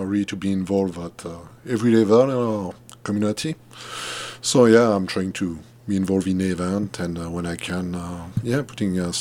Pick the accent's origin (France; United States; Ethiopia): France; Poitiers, Nouvelle-Aquitaine; English is a second language; Hello, my hometown, it's named Poitiers. It's between Paris and Bordeaux. Really nice little town. It's they call it the town of 100 churches.